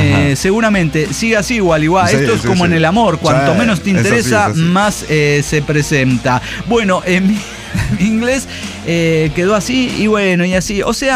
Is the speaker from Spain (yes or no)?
no; Chile; no es tan malo como mi español tratándose de que soy chilena